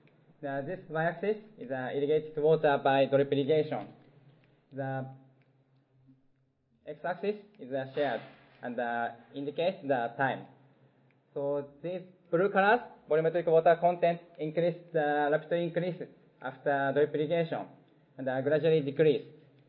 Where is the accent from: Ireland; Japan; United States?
Japan; English is a second language; o everyone … from Japan.